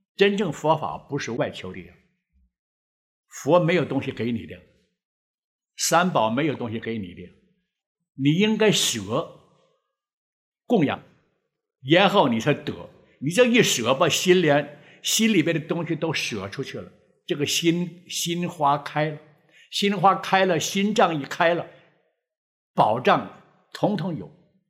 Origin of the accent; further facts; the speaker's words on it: China; 我是大陆来的